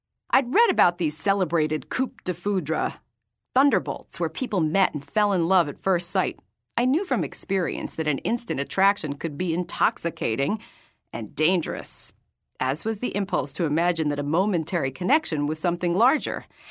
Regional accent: New York City, New York, United States; now in Los Angeles, United States; since I was only in my hometown, New York City, on rare occasions

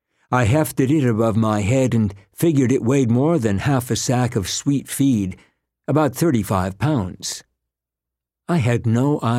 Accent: Great Falls, Virginia, United States; also born or lived in Langley, Virginia; I was born in 1960 in Langley, Virginia, a tiny community just inside the Washington, D.C. Beltway. In 1966, my parents purchased a small horse farm in Great Falls, Virginia, a mere 7 miles up the Potomac from Langley.

